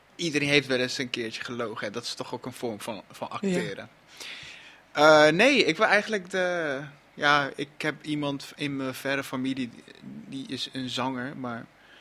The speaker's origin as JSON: {"language": "Dutch", "country": "Iraq", "second_language": "Dutch", "moved": "yes", "lives_now": "Netherlands", "said": "Ik kom oorspronkelijk uit Irak. Sinds 2010 woon ik hier in Nederland. Dus mijn Nederlands was ook toen niet zo goed"}